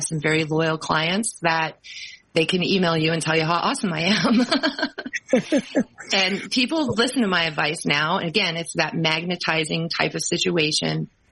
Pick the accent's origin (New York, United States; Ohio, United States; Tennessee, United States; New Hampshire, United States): Ohio, United States; Cincinnati; moved away as an adult; also born or lived in Los Angeles; now in South Carolina, United States; and I hail from Cincinnati, Ohio originally. I just got out of Los Angeles. I lived there for 7 years, and now I am in South Carolina